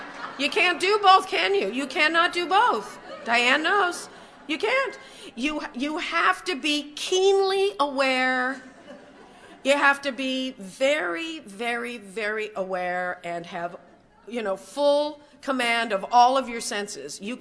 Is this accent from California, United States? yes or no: yes; Van Nuys, California, United States; And I was raised in Van Nuys in this little two-bedroom house.